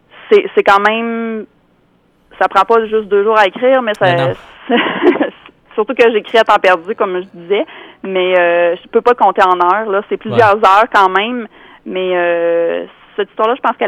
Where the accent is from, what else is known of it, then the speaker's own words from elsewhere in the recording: Rivière-du-Loup, Quebec, Canada; je voulais en faire un dans ma ville natale parce que c'est important pour moi.